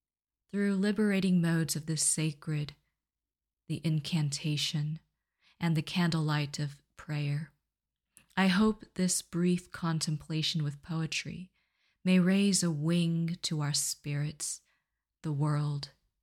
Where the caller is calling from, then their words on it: Blacksburg, Virginia, United States; I'm speaking from Blacksburg, Virginia.